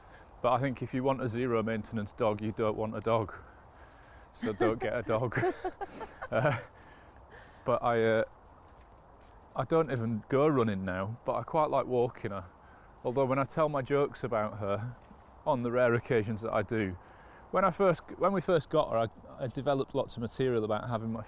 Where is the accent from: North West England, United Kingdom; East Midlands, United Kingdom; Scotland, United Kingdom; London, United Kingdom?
Scotland, United Kingdom; Kilwinning; also born or lived in Glasgow; I was born in Glasgow, and then moved to Ayrshire to Kilwinning, a place called Kilwinning.